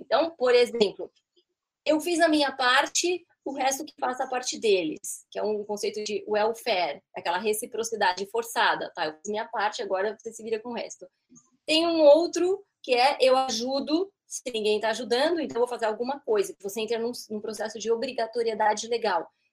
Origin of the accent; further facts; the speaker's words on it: Greece; Portuguese is a second language; Eu sou grega, então não tem nada de excepcional na minha linguagem.